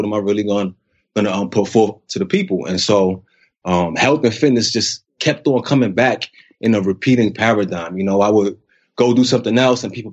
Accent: New York, United States; So I'm from New York originally, as you can probably tell by my accent, but went to Cornell University

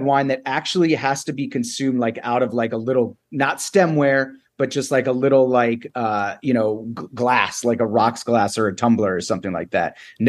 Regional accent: New York, United States; so for me being a New Yorker

